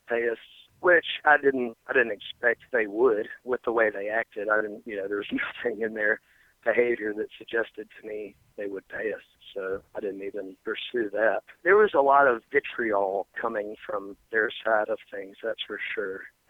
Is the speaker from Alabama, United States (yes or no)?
yes; Birmingham, Alabama, United States; we're four guys from Birmingham whose mothers taught us to say yes, ma'am, and no, sir